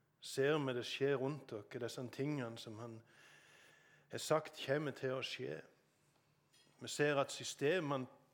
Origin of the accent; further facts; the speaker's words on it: Sokndal, Rogaland, Norway; Forresten, hjemme i Sokndal, hjemme folket på Vatland, de hadde båtene sine i Nesvåg